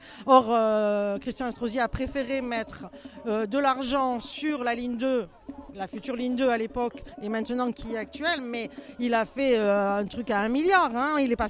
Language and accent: French; La Trinité, Provence-Alpes-Côte d'Azur, France; Moi, je suis originaire de la Trinité.